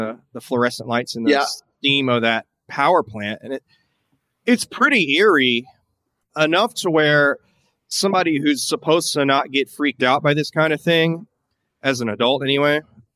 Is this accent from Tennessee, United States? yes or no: yes; Tennessee, United States; it's very much like where I grew up in Tennessee, just leafy, dense, a few cars here and there